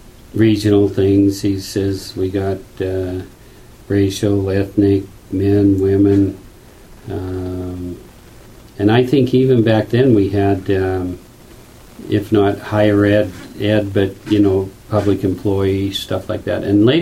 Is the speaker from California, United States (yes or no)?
no; Illinois, United States; I'm from Illinois.